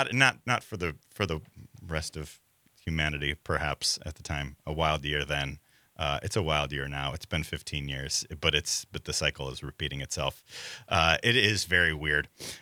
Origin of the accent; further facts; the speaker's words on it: Pewaukee, Wisconsin, United States; I am a Waukesha County native. I grew up not far from here in Waukesha County. I grew up in Pewaukee schools and Brookfield churches and a lot of baseball fields all over Waukesha County.